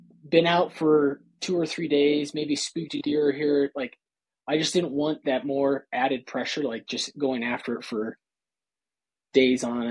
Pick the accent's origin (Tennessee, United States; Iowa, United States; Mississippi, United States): Iowa, United States; So I just, obviously most people know by now I grew up in Iowa, and my parents have 6 acres, 7 acres of timber.